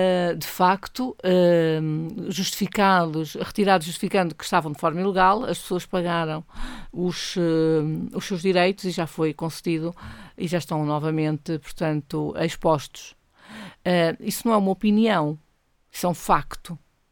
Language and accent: Portuguese; Coimbra, Portugal; eu sou nascida e criada em Coimbra, portanto, tudo que tem a ver com Coimbra é algo que me está entranhado, não é? Portanto, estudei em Coimbra